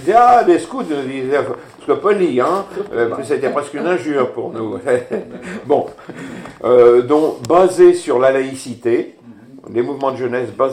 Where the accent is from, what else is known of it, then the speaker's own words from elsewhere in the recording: Orléans, Centre-Val de Loire, France; born there; Moi, je suis né à Orléans